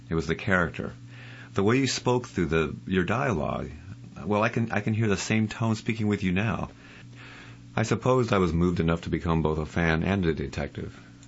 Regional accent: Monroe, United States; I'm from Monroe.

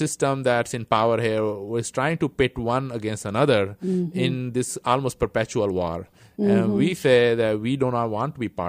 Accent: Pakistan; English is a second language; my home country, Pakistan

